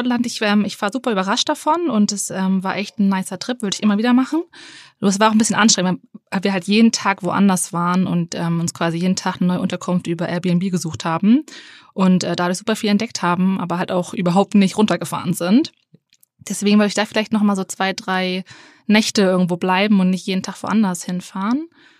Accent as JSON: {"language": "German", "town": "Henstedt-Ulzburg", "region": "Schleswig-Holstein", "country": "Germany", "said": "Aus Henstedt-Ulzburg."}